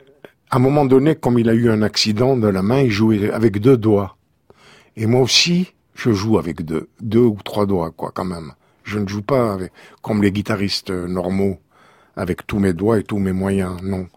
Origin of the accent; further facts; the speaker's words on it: Constantine, Constantine Province, Algeria; now in France; peut-être que je retournerai un jour chez moi à Constantine.